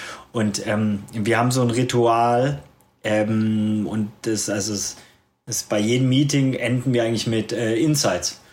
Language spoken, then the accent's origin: German; Baden-Württemberg, Germany; now in Hamburg, Germany; als ja, Schwabe in St. Pauli sozialisiert